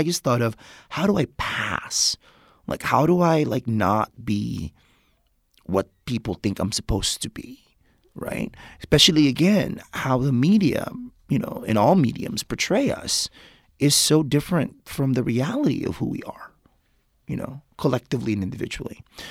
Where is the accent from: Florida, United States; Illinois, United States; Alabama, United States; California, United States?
California, United States; Because, you know, I'm from the Bay Area. I dress like this all the time, right?